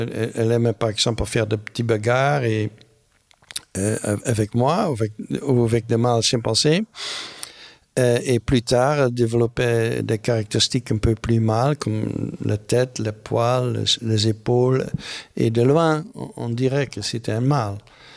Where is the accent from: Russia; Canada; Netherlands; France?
Netherlands; moved away; Pour moi, c'est un peu bizarre parce que je viens de la Hollande.